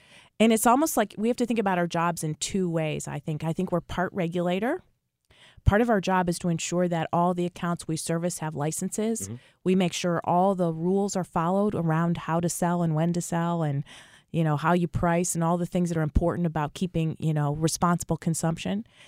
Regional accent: Buffalo, New York, United States; because I didn't grow up in the business. I'm from Buffalo, New York, and I met my husband in college.

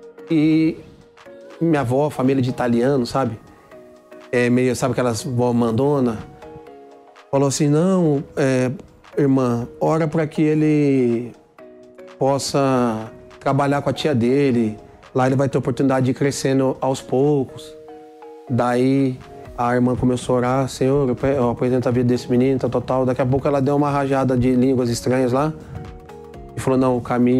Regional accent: Paraná, Brazil; born there; also born or lived in Mato Grosso do Sul; eu nasci no Paraná, mas morei no Mato Grosso do Sul muitos anos.

